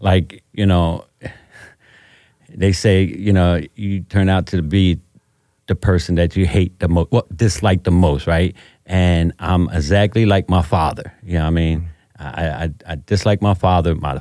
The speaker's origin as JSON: {"language": "English", "town": "Camden", "region": "New Jersey", "country": "United States", "tie": "born or raised there", "said": "From Camden."}